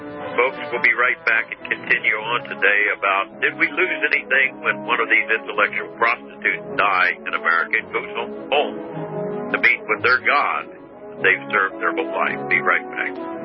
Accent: Washington, District of Columbia, United States; born there; I was born in Washington, D.C.

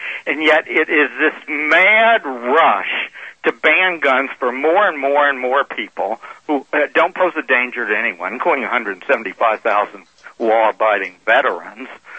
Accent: New Hampshire, United States; in my home state of New Hampshire, my mother, before she passed away, was in my care.

